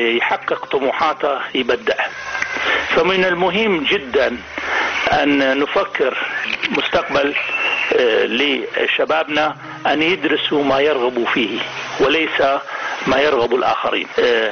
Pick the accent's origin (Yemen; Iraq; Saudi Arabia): Iraq; now in Sweden; أنا منذ صغري بالعراق